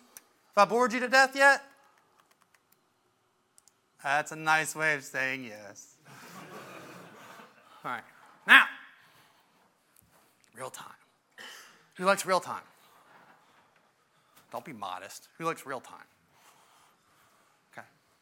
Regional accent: Australia; since I'm an Australian, Damien's from Australia

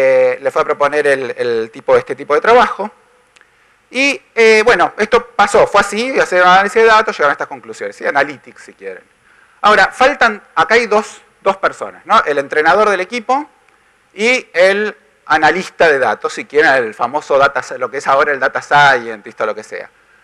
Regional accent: Argentina; yo soy yo argentino, completamente neutral

